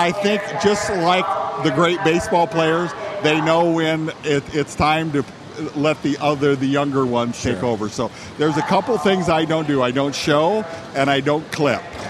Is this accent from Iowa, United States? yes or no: yes; Walcott, Iowa, United States; The farm that I grew up on is near Walcott.